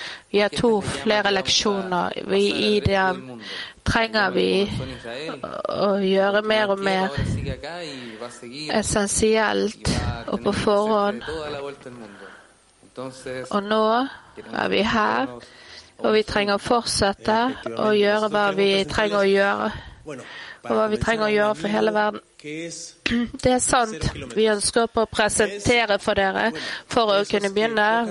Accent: Uruguay; fra Uruguay.

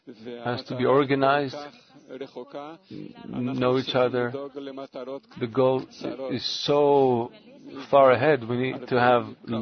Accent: Valparaíso, Chile; We're from Valparaíso del Mar de Chile.

